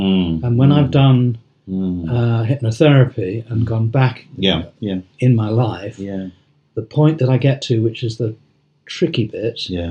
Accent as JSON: {"language": "English", "town": "Barking", "region": "London", "country": "United Kingdom", "tie": "born there", "said": "Because I was born in Barking."}